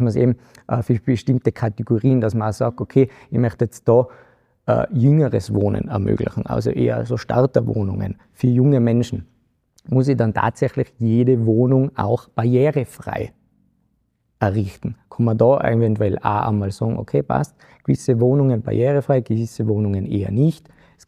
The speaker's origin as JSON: {"language": "German", "town": "Schwarzau", "region": "Lower Austria", "country": "Austria", "tie": "born or raised there", "said": "so wie es jetzt auch bei uns in meiner Heimatgemeinde in Schwarzau war"}